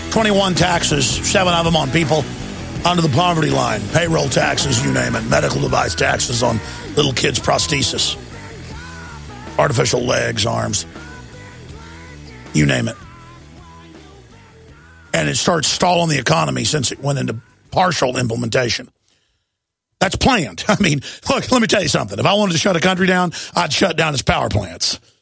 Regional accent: Dallas, Texas, United States; And I grew up in Dallas, and the few times I'd gotten mugged or whatever, I'd get a chill right before it happened.

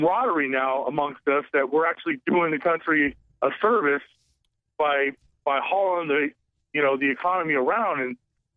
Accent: California, United States; Over the road, I am in Kansas, but I'm from Southern California.

